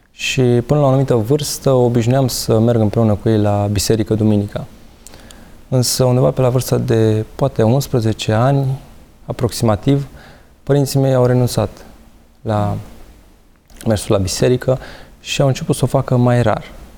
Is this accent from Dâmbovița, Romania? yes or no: yes; Dâmbovița, Romania; also born or lived in Athens, Greece; Eu m-am născut în Grecia, în Atena, iar ulterior, în 2012, părinții mei s-au dat în România. Și acum locuiesc în Dâmbovița.